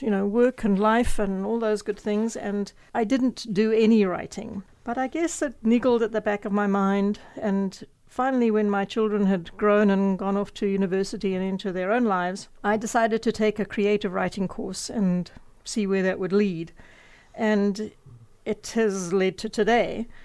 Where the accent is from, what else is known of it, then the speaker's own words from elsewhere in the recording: Zimbabwe; now in Canada; I was born and bred in Zimbabwe, and I left there in 1982 and came to Canada, and it was a real culture shock. You know, I soon got used to it. Canada has very definitely become home.